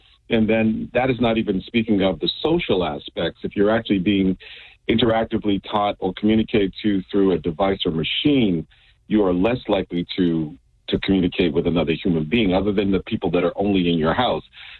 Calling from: Boston, Massachusetts, United States; Yes, I'm calling from the Boston area.

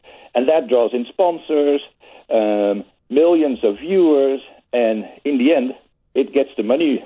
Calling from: Amsterdam, North Holland, Netherlands; I'm live from Amsterdam.

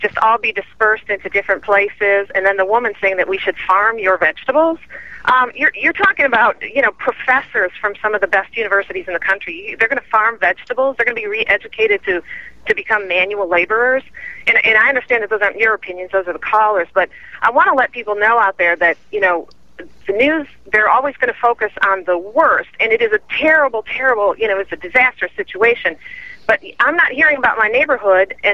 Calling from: Mequon, Wisconsin, United States; Actually, I'm in Mequon, Wisconsin.

